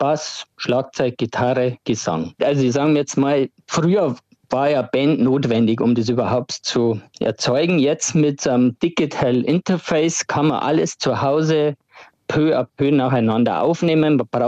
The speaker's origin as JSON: {"language": "German", "town": "Passau", "region": "Bavaria", "country": "Germany", "tie": "born or raised there", "said": "Ja, ich komme aus Passau, bin hier geboren und ja, verbringe die letzten Jahre in dieser Kleinstadt in Niederbayern."}